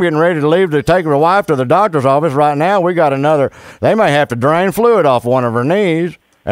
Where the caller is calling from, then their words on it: Tulsa, Oklahoma, United States; I'm calling from Tulsa, Oklahoma.